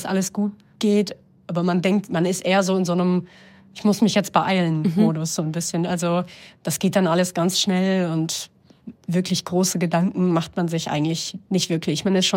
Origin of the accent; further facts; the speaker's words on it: Münster, North Rhine-Westphalia, Germany; now in Kramatorsk, Ukraine; ich bin 26 Jahre alt, ich komme ursprünglich aus Münster, aber momentan leite ich hier in Kramatorsk im Donbass in der Ostukraine eine NGO.